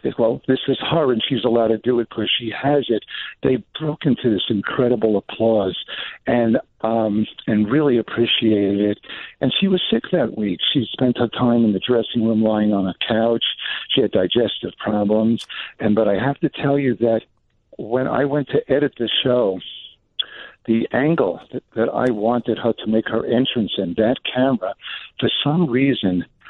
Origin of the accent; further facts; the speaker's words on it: New York, United States; I'm from New York, and what I did was when I went to L.A. to do this show